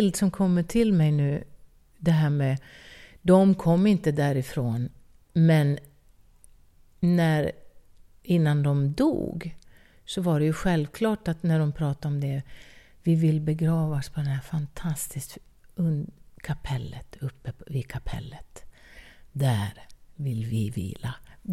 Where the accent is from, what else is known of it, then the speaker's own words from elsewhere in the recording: Älvdalen, Dalarna County, Sweden; vi har en spelning hemma i Älvdalen